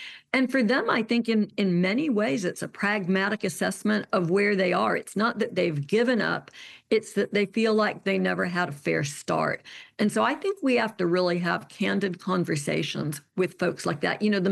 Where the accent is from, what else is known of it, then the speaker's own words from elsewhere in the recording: Alabama, United States; So I'll use my home state as an example. The governor's race in Alabama this year